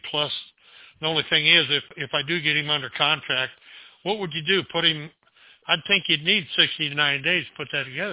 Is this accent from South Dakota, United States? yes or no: no; Kansas, United States; I grew up in Kansas when I was a kid. And we had to scoop snow by hand.